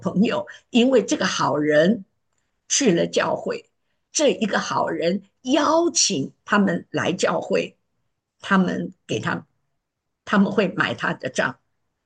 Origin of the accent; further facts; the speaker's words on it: Sichuan, China; 四川人吃饭喝个酒，没什么了不得，每个人都这样。我们从小就是这样长大的